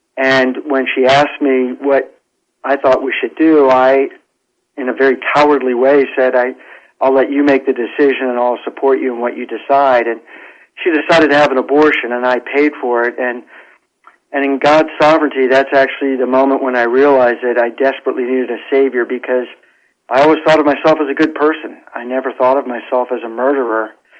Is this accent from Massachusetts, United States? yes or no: no; Washington, District of Columbia, United States; Sure. I grew up in Washington, D.C. in a large Roman Catholic family. I'm one of eight children.